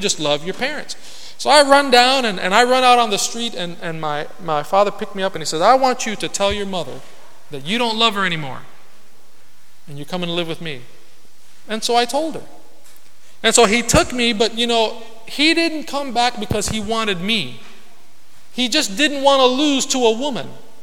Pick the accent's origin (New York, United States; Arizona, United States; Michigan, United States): New York, United States; Brooklyn; born there; I was born in Brooklyn.